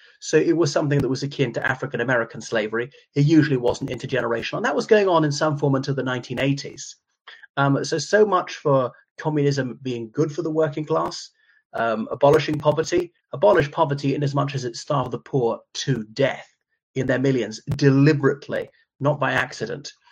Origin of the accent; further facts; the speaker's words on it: Ireland; from Ireland.